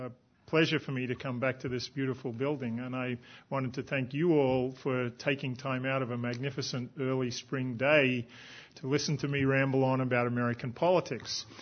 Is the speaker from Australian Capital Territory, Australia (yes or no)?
yes; Canberra, Australian Capital Territory, Australia; moved away as an adult; I was actually born and raised in Canberra. It happens to be true, and I was saying before that when I left Australia to go to the US to do a PhD